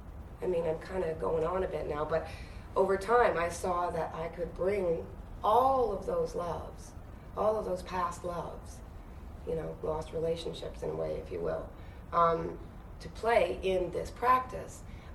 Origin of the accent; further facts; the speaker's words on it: Vancouver, British Columbia, Canada; also born or lived in Quebec / Whitehorse; now in Montreal, Canada; I was born in Quebec in the rural, in the eastern townships, but we moved out west when I was really young. So it was in Vancouver that I went to acting school, and in Whitehorse.